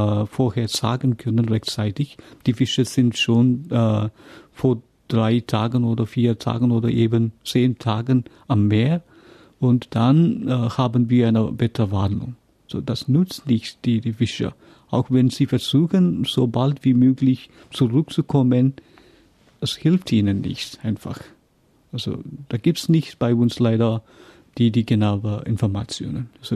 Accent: Tamil Nadu, India; German is a second language; ich komme aus dem südlichsten Teil Indien, also der letzte Tipp. Wenn man auf die Mappe schaut, ich bin eigentlich aus dem Bezirk Kanyakumari. Ein Bezirk aus dem Bundesland Tamil Nadu. Viele kennen auch das Bundesland Kerala hier. Also wir sind eigentlich ein nachbares Bundesland. Ich komme aus einem Fischerdorf.

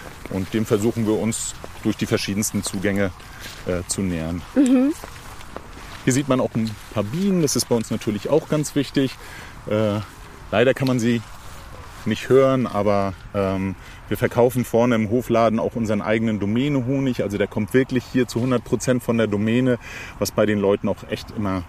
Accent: Northern Germany, Germany; als Norddeutscher

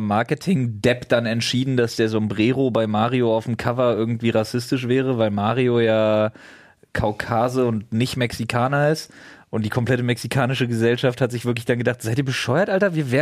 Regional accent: East Germany, Germany; ich bin auch Ossi

